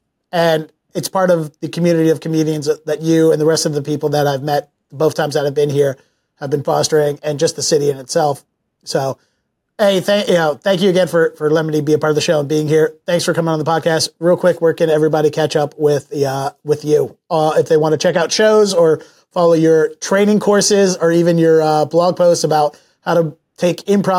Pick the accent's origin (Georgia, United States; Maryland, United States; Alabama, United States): Maryland, United States; Baltimore; now in Boston, United States; Like, I'm from Baltimore. I grew up in Baltimore, D.C. I live in Boston